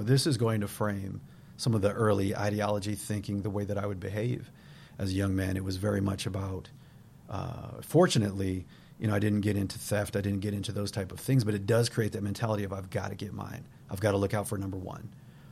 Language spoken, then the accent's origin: English; Commerce City, Colorado, United States; as a young adult, where I grew up in the Mile High City, so that's just outside of Denver, Colorado, and a little place called Commerce City.